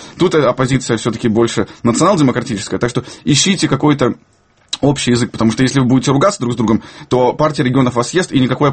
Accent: Moscow, Russia; now in Ukraine; я сам москвич, и просто там несколько лет назад переехал в Украину

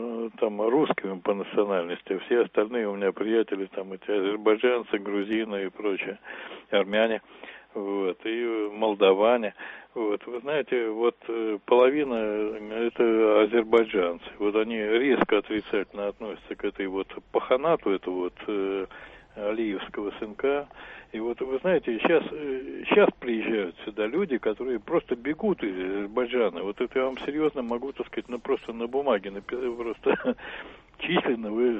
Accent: Saint Petersburg, Russia; вот я коренной житель Санкт-Петербурга

